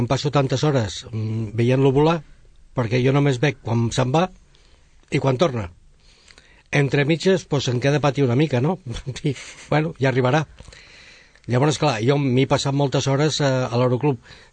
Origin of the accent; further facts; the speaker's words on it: Castellar del Vallès, Catalonia, Spain; De Castellà del Vallès.